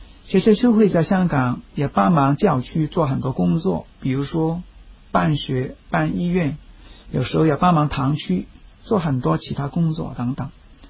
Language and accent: Chinese; China; 我们中国人讲的发于中，行于外，这个字很重要。